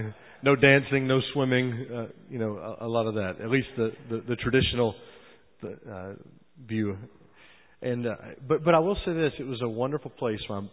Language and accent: English; Southern United States, United States; I grew up in the South. We're all Christians in the South.